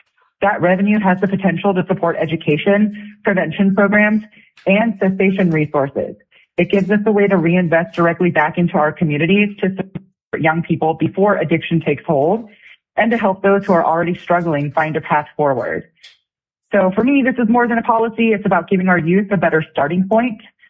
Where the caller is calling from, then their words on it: Anchorage, Alaska, United States; I'm calling from Anchorage.